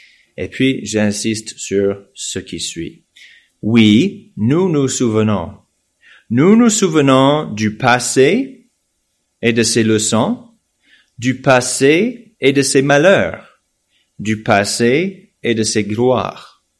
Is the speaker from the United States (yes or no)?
yes; United States; Alors moi, en tant qu'Américain, je ne connaissais pas l'expression « je me souviens ».